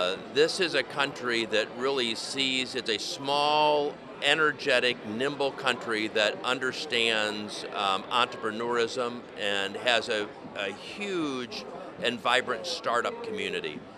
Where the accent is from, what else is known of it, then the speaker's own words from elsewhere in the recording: St. Louis, Missouri, United States; now in Ireland; I've been pushing because I love my hometown. I'll be returning to St. Louis the day after this nice job ends. And I want to see the best for my hometown.